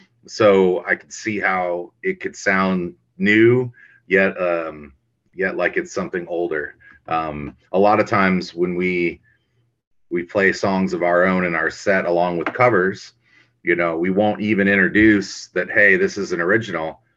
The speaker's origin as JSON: {"language": "English", "town": "Lodi", "region": "Ohio", "country": "United States", "tie": "born or raised there", "said": "Growing up in Lodi, Ohio, we didn't have a whole lot going on. I mean, there's not a lot to do in the town."}